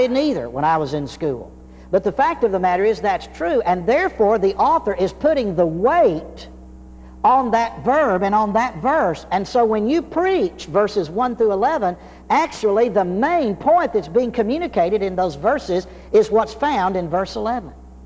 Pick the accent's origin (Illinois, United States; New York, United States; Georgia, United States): Georgia, United States; You know, I'm from Georgia. I grew up in Georgia. And You know, you can't get rid of that accent.